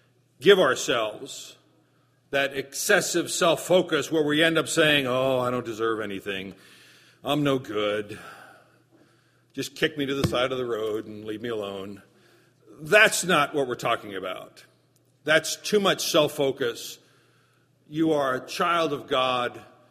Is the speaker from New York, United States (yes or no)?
no; Virginia, United States; I grew up in Southern Virginia, and we had a day workers' dock down toward the railroad yard.